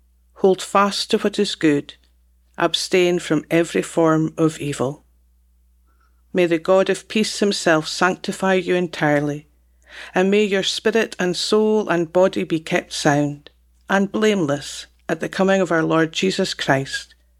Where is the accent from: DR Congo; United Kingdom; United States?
United Kingdom; Scotland; We are Scottish and it comes with a Scottish flavour